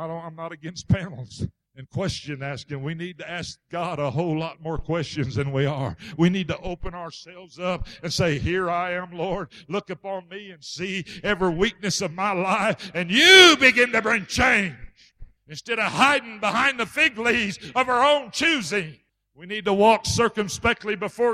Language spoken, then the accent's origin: English; Arizona, United States; She was from Oklahoma and I was from Arizona. She was raised in a different atmosphere than I was raised in. I had a mindset that was geared to the Western way of life